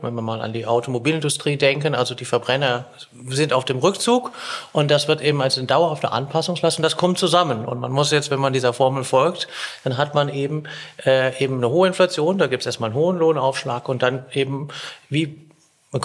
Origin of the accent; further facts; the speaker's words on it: Germany; now in Austria; Also die Lebensqualität ist natürlich, wie viele ÖsterreicherInnen auch wissen, eben sehr hoch.